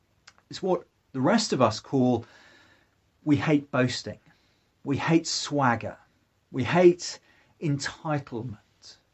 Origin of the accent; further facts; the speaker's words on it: United Kingdom; Now, we're British.